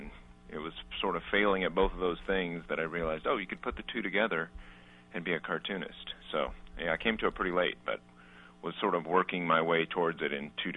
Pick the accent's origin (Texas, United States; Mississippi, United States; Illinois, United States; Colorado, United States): Texas, United States; I mean, I grew up in Texas in a rural part, and not that we were bumpkins, but we didn't subscribe to The New Yorker